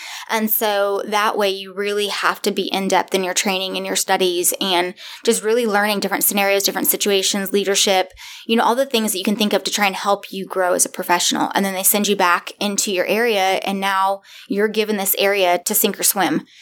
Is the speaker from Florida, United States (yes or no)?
yes; Florida, United States; And I'm from Florida. I grew up my whole life from there. My dad was a charter fisherman and sporting goods sales rep.